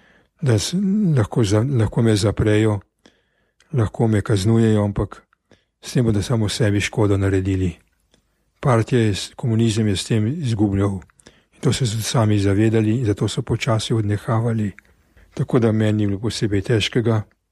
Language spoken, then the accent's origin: Slovenian; Ljubljana, Central Slovenia, Slovenia; Sem rekel, da sem Ljubljančan in po zakonuh me vsaka občina lahko izžene v mojo rojstno občino, to je pa Ljubljana.